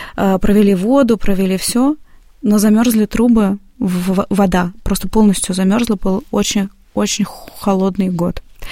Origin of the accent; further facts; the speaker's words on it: Moscow, Russia; я такая девочка из Москвы, актриса